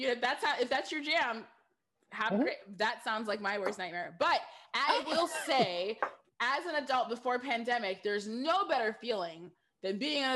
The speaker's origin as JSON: {"language": "English", "region": "Michigan", "country": "United States", "tie": "born or raised there", "said": "And I grew up in Michigan. I graduated from Eastern High School, go Quakers."}